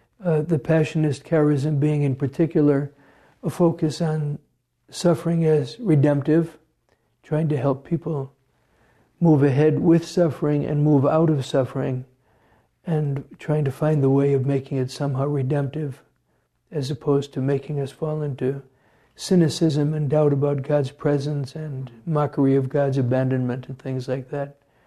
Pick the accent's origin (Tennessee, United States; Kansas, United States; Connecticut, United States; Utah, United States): Connecticut, United States; West Hartford; When I was growing up in Connecticut during the 1950s and 1960s, in a real Catholic part of West Hartford